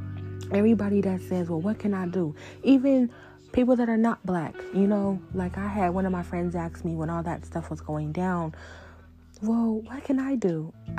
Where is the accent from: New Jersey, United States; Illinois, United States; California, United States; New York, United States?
California, United States; he got shot, I think, 17 and 18 times in LA, California, which I'm from Cali.